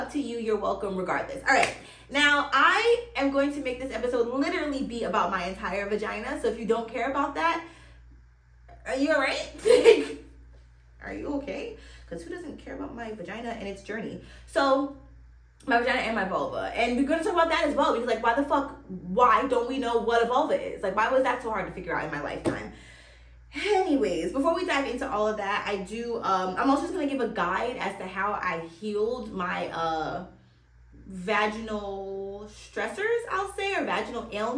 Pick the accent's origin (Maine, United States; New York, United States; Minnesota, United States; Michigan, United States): New York, United States; Queens; I grew up in Queens, New York, and was homeschooled slash unschooled for about 12 years.